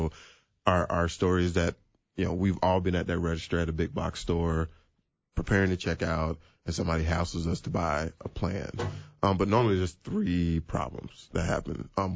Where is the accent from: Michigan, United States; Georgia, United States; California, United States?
Georgia, United States; Decatur; So I grew up in Decatur, which is a suburb of Atlanta. Grew up in a one-parent household.